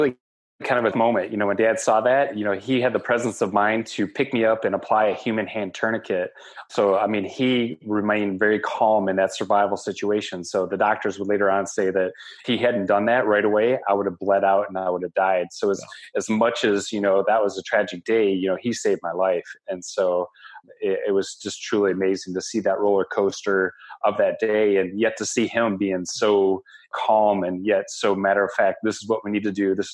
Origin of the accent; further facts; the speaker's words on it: Boscobel, Wisconsin, United States; And so I grew up in Boscobel, Wisconsin, which is in the southwest part of the state. And so I grew up, you know, like most farm boys